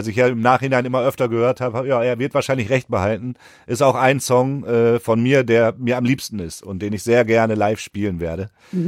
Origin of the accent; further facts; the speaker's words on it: Mülheim an der Ruhr, North Rhine-Westphalia, Germany; Ich komme selbst aus Mülheim-Stierum. Das ist so ein nicht der schönste Bereich in Mülheim, ist nicht der schönste Stadtteil